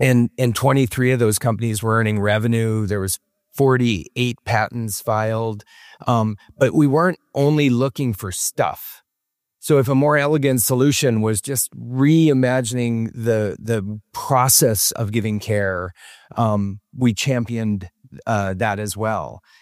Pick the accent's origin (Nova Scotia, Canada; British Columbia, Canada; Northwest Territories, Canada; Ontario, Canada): British Columbia, Canada; now in Boston, United States; So from the west coast of Canada, and am now based in Boston.